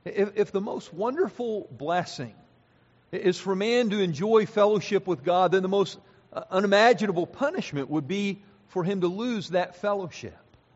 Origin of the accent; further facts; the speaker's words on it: Pennsylvania, United States; Some of you may know that I grew up in Pennsylvania.